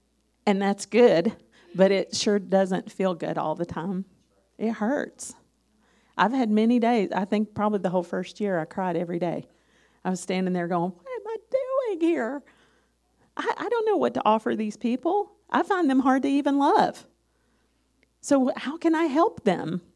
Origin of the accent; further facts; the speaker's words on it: Tennessee, United States; now in Papua New Guinea; I'm a country girl. I was raised in East Tennessee.